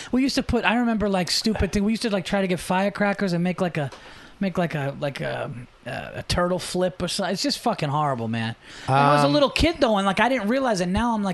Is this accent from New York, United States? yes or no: yes; Yonkers, New York, United States; born there; No, Westchester.